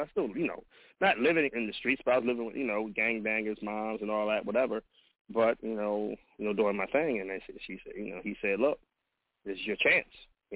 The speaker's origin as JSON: {"language": "English", "town": "Compton", "region": "California", "country": "United States", "tie": "born or raised there", "said": "being part of the Crip set, you know, growing up in Compton, being a Nutty Block Crip"}